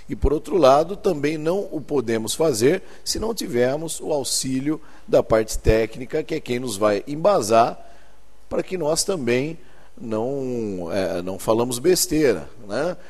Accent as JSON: {"language": "Portuguese", "town": "Jaú", "region": "São Paulo", "country": "Brazil", "tie": "born or raised there", "said": "lá na minha cidade natal, em Jaú, interior do estado de São Paulo"}